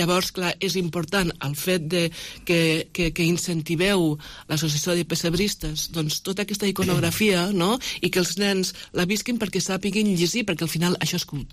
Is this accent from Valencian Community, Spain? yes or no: no; Vilanova de Bellpuig, Catalonia, Spain; born there; Jo vaig néixer en un poble petit de la Plana d'Urcella, Vilanova de Bellpuig.